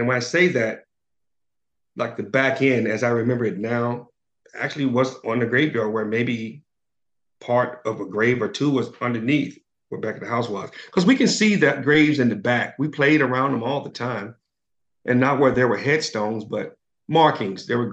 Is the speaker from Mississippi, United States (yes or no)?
yes; Leland, Mississippi, United States; now in Fernandina Beach, United States; I'm originally from Leland, Mississippi, the home of blues singer